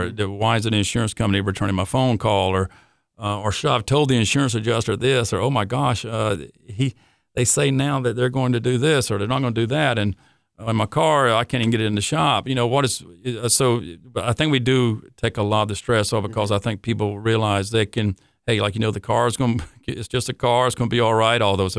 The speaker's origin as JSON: {"language": "English", "town": "Charleston", "region": "South Carolina", "country": "United States", "tie": "born or raised there", "said": "very blessed doing it in a beautiful place like Charleston, my hometown, you know, North Charleston High School graduate."}